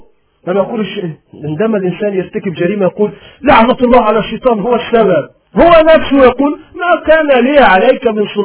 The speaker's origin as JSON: {"language": "Arabic", "country": "Iraq", "said": "الناس في بلادنا العراق تحترق"}